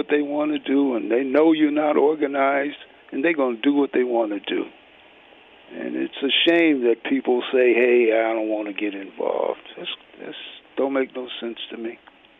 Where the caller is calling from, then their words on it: New York, United States; I'm calling from New York about the mayoral, the contest that's going on in, with the mayor.